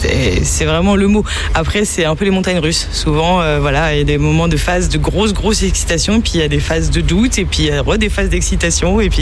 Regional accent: Nantes, Pays de la Loire, France; moi qui suis pas angevine, parce que moi je suis nantaise d'origine, et ma famille est nantaise

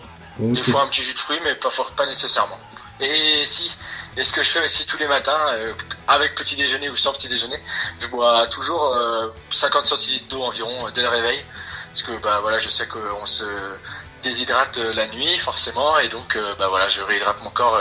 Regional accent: Ligné, Pays de la Loire, France; j'ai 25 ans, je suis originaire de Ligné, en Loire-Atlantique, à Nantes.

